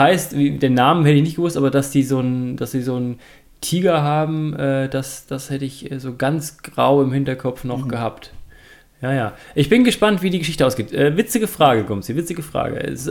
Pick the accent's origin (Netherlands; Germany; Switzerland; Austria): Germany; Suhl, Thuringia; meine Heimatstadt Suhl in Südthüringen liegt ja an der Grenze zu Bayern, zu Franken in Coburg